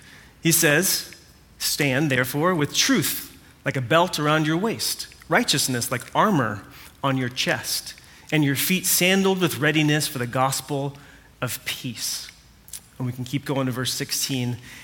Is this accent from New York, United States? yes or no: no; California, United States; but I grew up in Orange County in the 90s.